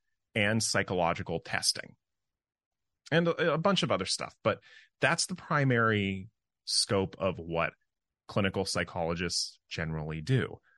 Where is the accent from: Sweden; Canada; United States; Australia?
United States; Seattle, Washington; I'm born and raised in Seattle. I still live here. I love it here.